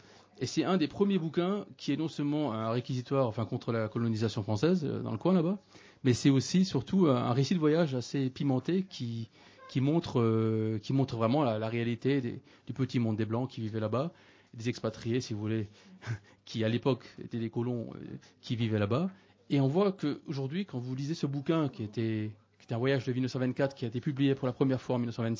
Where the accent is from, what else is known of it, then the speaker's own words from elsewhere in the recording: Grand Est, France; je suis alsacien, d'accord, donc j'habite à Strasbourg. Hein. Et j'habite 6 mois par an à Bali, d'accord, qui est une île en Indonésie